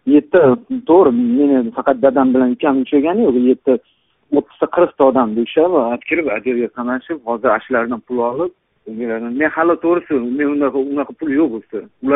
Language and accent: Uzbek; Pakhtaabad, Andijan Region, Uzbekistan; Men Andijondanman. Paxtaobod rayonidan.